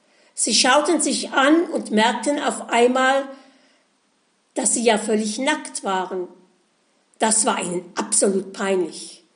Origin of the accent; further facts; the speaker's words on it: Mainz, Rhineland-Palatinate, Germany; born there; So heißt es in meiner Geburtsstadt Mainz.